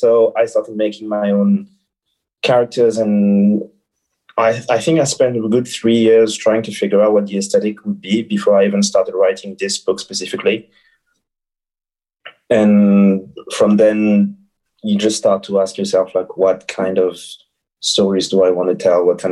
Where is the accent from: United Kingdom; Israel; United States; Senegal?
Senegal; English is a second language; moved away; I went back to my hometown in Senegal in 2013, I think, and essentially what I did was visit the street where I spent a good 5 to 6 years of my childhood